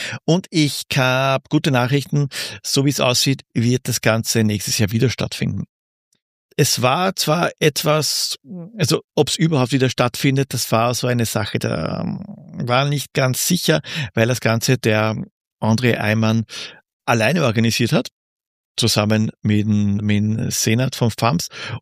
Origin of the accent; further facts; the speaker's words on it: Austria; Das war sehr lustig, als Österreicher anzuschauen.